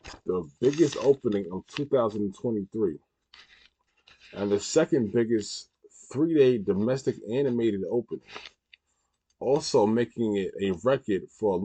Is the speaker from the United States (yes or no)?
yes; New York City, New York, United States; In my hometown, New York City, colorectal cancer is the second leading cause of cancer death.